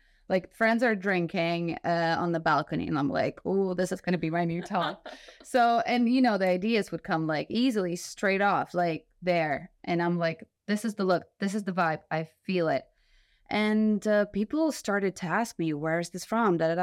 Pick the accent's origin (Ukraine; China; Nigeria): Ukraine; English is a second language; In Ukraine, there's no such... I'm from Ukraine, so this whole thing is not as developed as in London, for example.